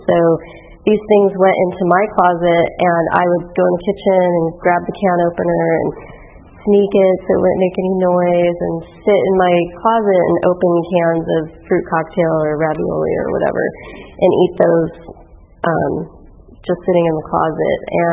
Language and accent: English; California, United States; And I'm from the Valley, so I drove here this morning from the West Valley, so that was nice.